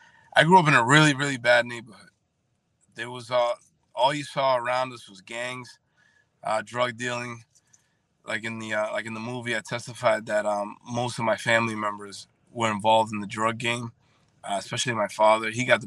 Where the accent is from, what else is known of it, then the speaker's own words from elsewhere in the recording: Boston, Massachusetts, United States; Yeah, born and raised in Boston. I am my family from the Dominican Republic.